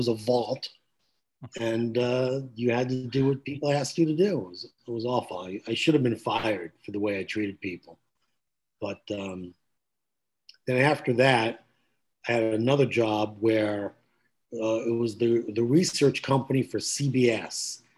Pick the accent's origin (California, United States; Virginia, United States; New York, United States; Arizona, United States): New York, United States; No, I was raised on Long Island.